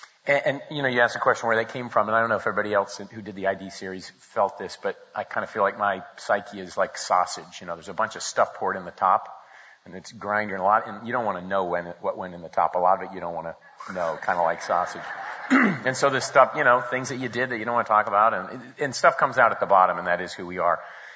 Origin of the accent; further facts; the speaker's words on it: Maine, United States; I grew up in Maine on a little farm.